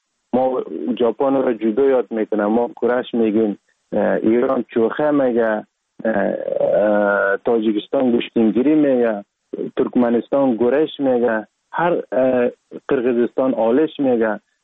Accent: Sheberghan, Jowzjan, Afghanistan; also born or lived in Sar-e Pol; اصلا زاده ولایت سرپل استم، در ولایت جوزجان کلان شدیم، تحصیلات ما، مکتب ما، همه چیز ما در ولایت جوزجان خواندیم. اصلا کورش هم در دوران طفولیت از این ولایت جوزجان شروع کردیم، ولایت جوزجان شهر شبرغان.

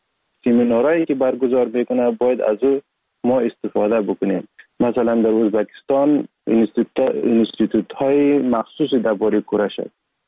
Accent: Sheberghan, Jowzjan, Afghanistan; also born or lived in Sar-e Pol; اصلا زاده ولایت سرپل استم، در ولایت جوزجان کلان شدیم، تحصیلات ما، مکتب ما، همه چیز ما در ولایت جوزجان خواندیم. اصلا کورش هم در دوران طفولیت از این ولایت جوزجان شروع کردیم، ولایت جوزجان شهر شبرغان.

